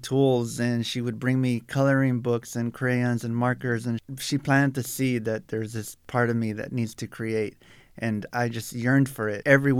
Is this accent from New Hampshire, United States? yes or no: no; South Tucson, Arizona, United States; But I grew up in South Tucson.